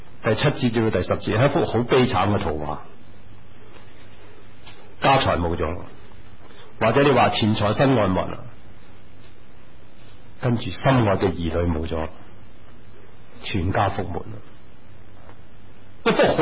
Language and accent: Chinese; China; 其实我想想，对我们中国人来讲